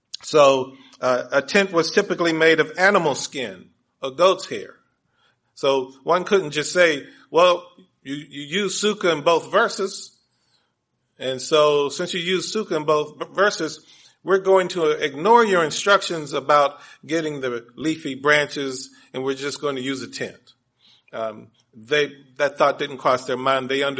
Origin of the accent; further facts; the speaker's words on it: Washington, District of Columbia, United States; born there; Long story short, I was born in Washington, D.C. Not a lot of tent building in Washington, D.C.